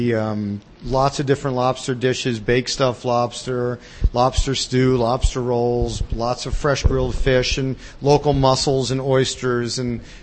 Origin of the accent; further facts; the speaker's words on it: New Jersey, United States; Jean grew up in Pennsylvania, and I grew up in New Jersey, but we did meet in town here at another restaurant.